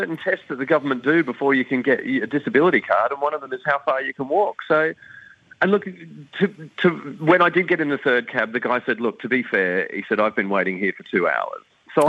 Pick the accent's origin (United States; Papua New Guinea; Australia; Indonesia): Australia; Sydney, New South Wales; because I grew up in Sydney, the guy who's always made my prosthetic legs is in Sydney.